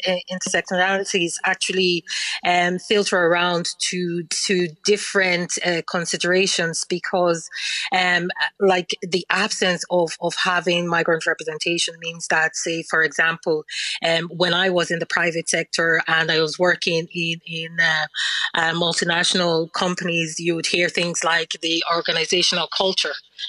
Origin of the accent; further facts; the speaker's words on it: Ireland; So I identify as Irish and I identify as African, Sarah.